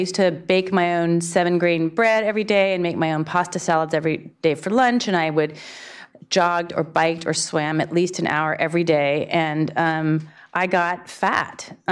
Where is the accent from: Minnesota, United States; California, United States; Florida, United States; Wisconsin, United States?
California, United States; Berkeley; also born or lived in New York City; I'm from Berkeley, California, so of course I was a vegetarian. And then from there I moved to New York City, other capital of vegetarianism.